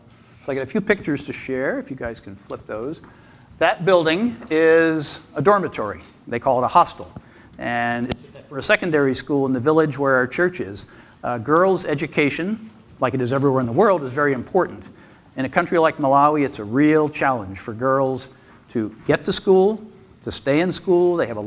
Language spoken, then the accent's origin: English; Plymouth, Michigan, United States; Well, they told you I'm from Plymouth, Michigan, which is a suburb of Detroit.